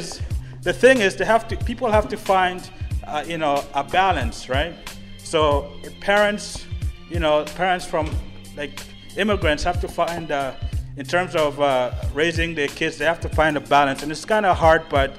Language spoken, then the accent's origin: English; Canada; You know, I come from Africa, so I grew up in Canada